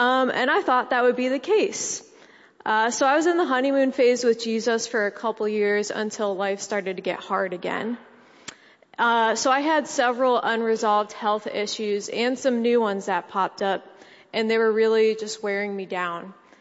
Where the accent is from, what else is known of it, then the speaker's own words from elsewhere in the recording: Hudson, Ohio, United States; I grew up in Hudson most of my life.